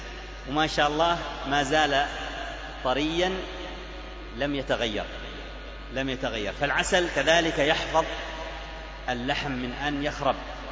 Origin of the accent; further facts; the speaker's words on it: Aden, Yemen; القوارمة مشهور حتى عندنا في عدن صار موجود